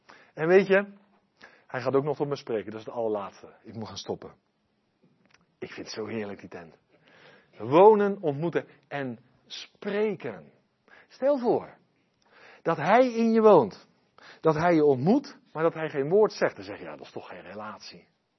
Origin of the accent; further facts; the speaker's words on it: Westland, South Holland, Netherlands; Ik ben in het Westland opgegroeid, glastuinbouw.